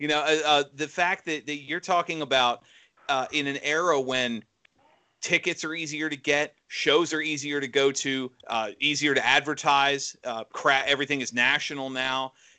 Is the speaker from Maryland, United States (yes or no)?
yes; Maryland, United States; I traveled as a kid and growing up in Maryland. Some of the local shows in like Baltimore.